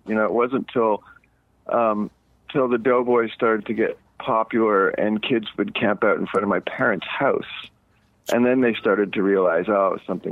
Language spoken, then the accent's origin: English; Montreal, Quebec, Canada; a lot of acid growing up in Montreal.